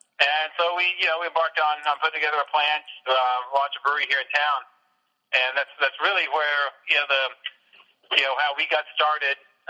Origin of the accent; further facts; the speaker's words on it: Dallas, Texas, United States; So it's a nice arch bridge kicked across to West Dallas, kind of my hometown, my home part of town. I'm a native of Dallas, and this area is very industrial for most of my life